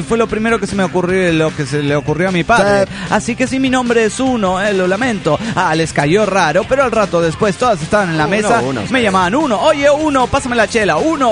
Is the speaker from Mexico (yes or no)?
yes; Querétaro, Mexico; de Querétaro, México.